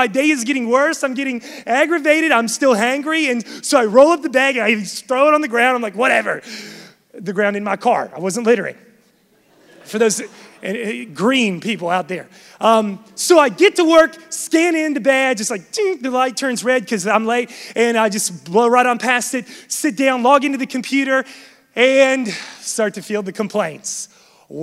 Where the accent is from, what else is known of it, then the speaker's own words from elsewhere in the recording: West Virginia, United States; now in Charlotte, United States; I'm from West Virginia, and when I first moved to Charlotte in 2007, I moved here to plant Vision Church 7 years ago.